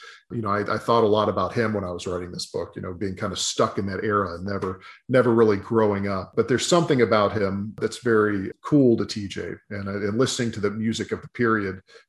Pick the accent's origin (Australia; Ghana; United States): United States; Alabama; things that I really thought as a teenager growing up in Alabama had been decided